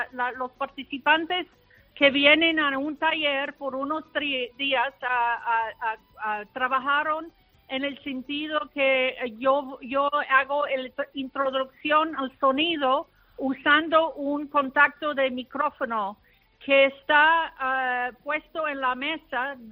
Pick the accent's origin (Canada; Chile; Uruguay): Canada; also born or lived in Montreal; yo soy canadiense, viví en Montreal